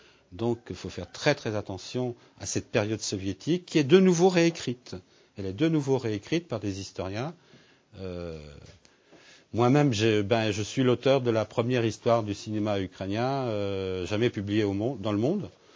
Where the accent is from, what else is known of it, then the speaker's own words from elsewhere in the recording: France; je suis moi-même d'origine ukrainienne, mais je suis avant tout français. Je veux dire, intellectuellement, je suis français. Mon âme est peut-être ukrainienne, ma sensibilité peut-être un peu slave